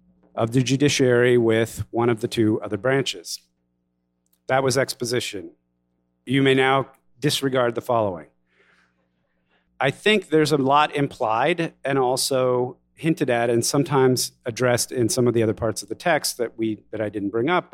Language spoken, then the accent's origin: English; Texas, United States; Now, this may seem obvious to you here in Wisconsin, but I'm from Texas.